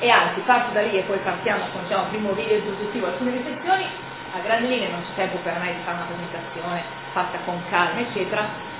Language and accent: Italian; Canelli, Piedmont, Italy; io vivo ad Orto ormai dal 2005, sono originaria di Canelli